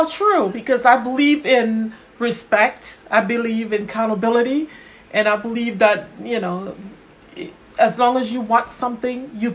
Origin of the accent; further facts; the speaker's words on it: Jamaica; Oh, yeah. I'm from Jamaica